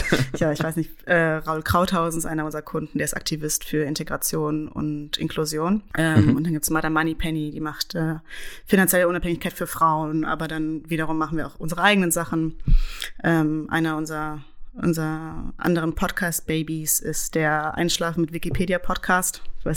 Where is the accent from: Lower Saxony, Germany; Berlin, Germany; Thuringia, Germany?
Berlin, Germany; als Berlinerin, weil das war meine Schulzeit